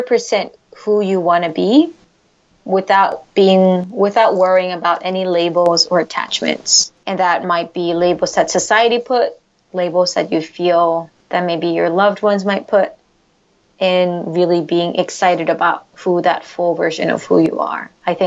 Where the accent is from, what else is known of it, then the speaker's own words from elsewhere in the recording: United States; I'm Korean American.